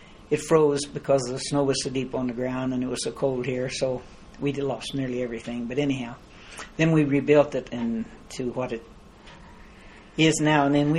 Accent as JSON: {"language": "English", "town": "Scott City", "region": "Kansas", "country": "United States", "tie": "born or raised there", "also_born_or_lived": "Las Animas, Colorado / Elkhart, Kansas", "said": "Well, I was born in Los Animas, Colorado, and I went to school there until I was in the fourth grade. And then we moved to Elkhart, Kansas, where my dad went to work for a chain."}